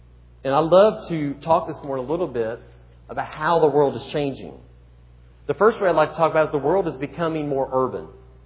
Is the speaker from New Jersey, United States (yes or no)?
no; Kentucky, United States; Now, I don't know about you, but growing up in Kentucky, when I think of Dallas, I thought of the TV show that's back on